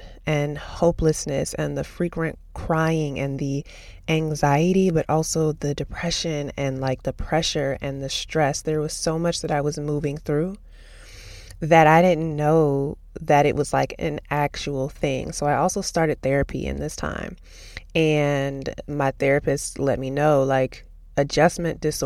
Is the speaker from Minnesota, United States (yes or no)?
yes; St. Paul, Minnesota, United States; also born or lived in Austin, Texas; I was going to be transitioning back to my home state and into my childhood home.